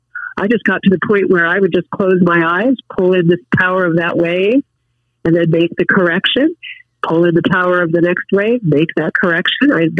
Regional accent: Albuquerque, New Mexico, United States; And I'm from Albuquerque, so it's all desert. You know, this is a really new world for me.

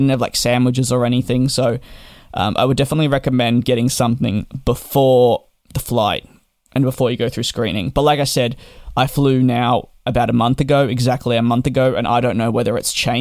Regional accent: Australia; I'm the kind of person that always gets confused as an Australian, if I want to go anywhere in the world, I have to take many flights.

